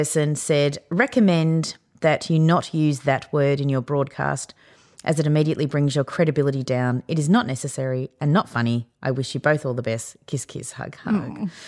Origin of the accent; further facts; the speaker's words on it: Victoria, Australia; I grew up in the Yarra Valley and if you didn't swear, you just got taken down.